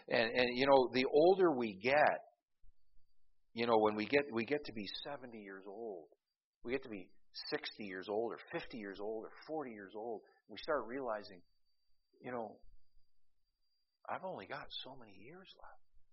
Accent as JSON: {"language": "English", "region": "Scotland", "country": "United Kingdom", "said": "I'm as cheap as they come. I'm Scottish and I'm Baptist."}